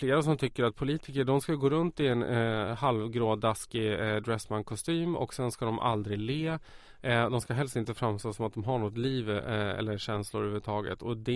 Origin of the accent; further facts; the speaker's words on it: Kungsör, Västmanland County, Sweden; valet 2006 var jag hemma i Kungsör, där jag kommer ifrån, och pratade på gymnasieskolan.